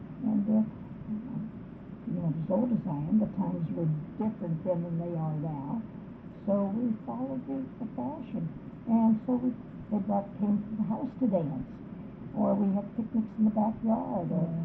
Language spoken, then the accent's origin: English; Ambridge, Pennsylvania, United States; also born or lived in Pittsburgh; I was born July 16th, 1913, and I was born in Pittsburgh. Because we lived in Pittsburgh before we moved down. I was 2 when we moved to Ambridge.